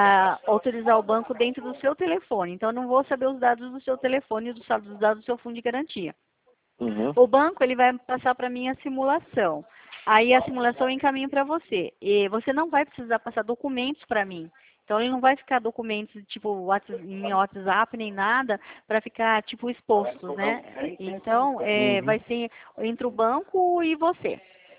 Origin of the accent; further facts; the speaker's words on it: São Paulo, Brazil; Não, eu sou do estado de São Paulo.